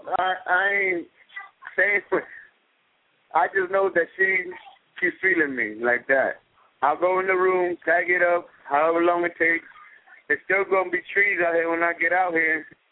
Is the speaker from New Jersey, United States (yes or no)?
no; New York, United States; I'm from the city myself, so I came from New York, my damn self. I just left New York. But I'm from over there. I just live down here now.